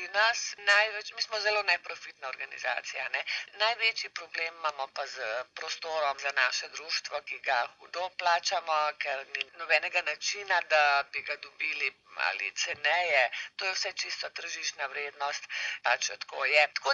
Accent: Ljubljana, Central Slovenia, Slovenia; Torej, jaz grem obvezno na en del dopusta v Slovenijo, ker sem Ljubljančanka in grem kar domov.

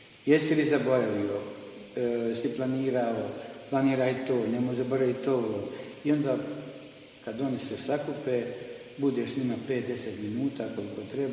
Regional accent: Herzegovina, Bosnia & Herzegovina; Kod nas u Hercegovini

